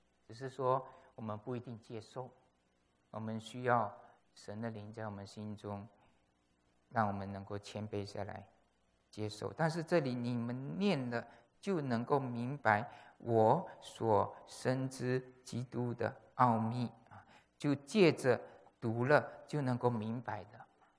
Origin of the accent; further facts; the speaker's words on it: Malaysia; 他是中国来的，我是马来西亚来的，没有什么任何的背景的关系。